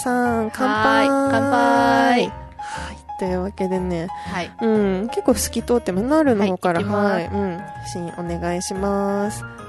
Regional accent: Saga, Japan; 私の地元、佐賀県の、あの、県境にある、波佐見町にある

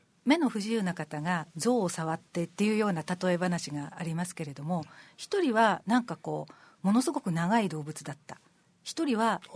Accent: Shuri, Okinawa, Japan; 私は首里の出身なので、実は結構大きくなるまで、民謡とエイサーをよく知らなかったんですよ。

